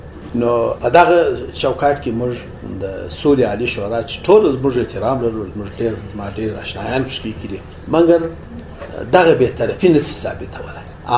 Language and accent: Pashto; Karz, Kandahar, Afghanistan; موږ د کرز په کلي کې زېږېدلی یم او شپږم صنف پورې مې وړیا درس ووایه او د شهر د ژوند سره مې بلدیت نه درلودی